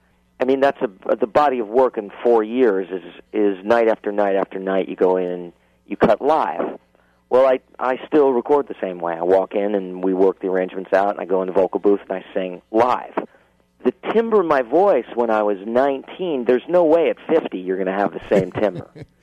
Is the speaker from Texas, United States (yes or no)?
no; Manhattan, New York, United States; also born or lived in New Jersey; I grew up in Manhattan and New Jersey, and when I was a kid, I used to go up and tour all over there with my mom and my dad doing summer stock.